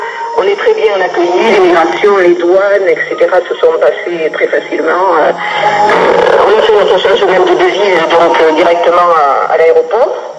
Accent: France; sont comme chez nous en France, hein.

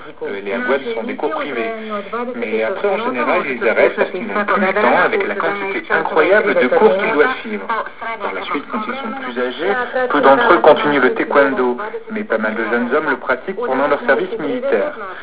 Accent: France; now in South Korea; En tout cas, quand on est français en Corée, c'est assez dingue de voir la popularité de ce sport dans le pays.

